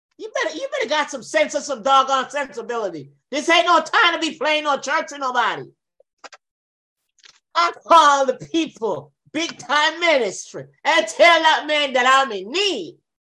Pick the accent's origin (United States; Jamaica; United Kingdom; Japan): Jamaica; Oh, yeah, because I'm from Jamaica.